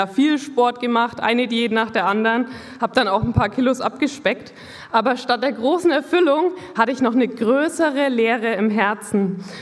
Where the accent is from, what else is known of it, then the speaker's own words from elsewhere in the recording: Neuenmarkt, Bavaria, Germany; now in Nuremberg, Germany; Ich komme hier aus der Gegend, aus Neuenmarkt und lebe gerade in Nürnberg mit meinem Mann